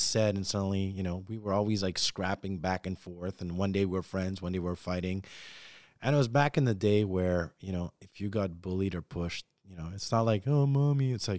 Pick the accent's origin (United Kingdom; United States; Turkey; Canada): Canada; Montreal, Quebec; I grew up in Park Extension. So, you know, I grew up between Cremisy and Liège.